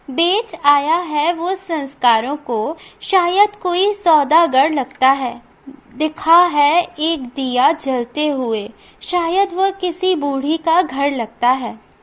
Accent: Shivpuri, Madhya Pradesh, India; शिवपुरी मध्य प्रदेश से लेकर आई हूँ एक प्यारी सी कविता

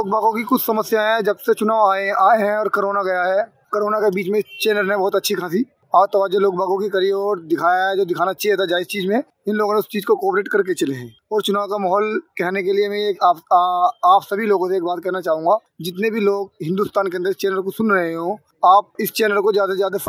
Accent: Moradabad, Uttar Pradesh, India; now in Delhi, India; मेरा यूपी मुरादाबाद।

